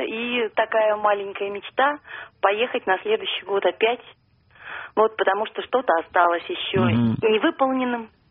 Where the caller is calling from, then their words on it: Saint Petersburg, Russia; я из Санкт-Петербурга.